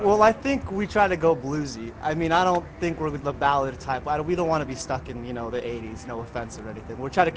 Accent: Long Beach, California, United States; From Long Beach, California.

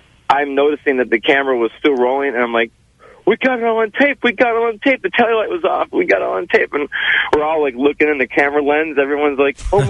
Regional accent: Detroit, Michigan, United States; now in Van Nuys, United States; Now, I'm a filmmaker from Detroit, and I was back. This is back in Michigan

